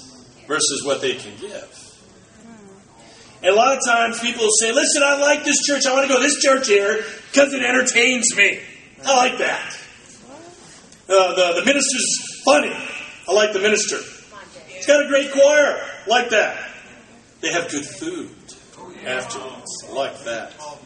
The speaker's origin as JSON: {"language": "English", "town": "Green Bay", "region": "Wisconsin", "country": "United States", "tie": "born or raised there", "lives_now": "Chicago, United States", "said": "I was raised in Green Bay."}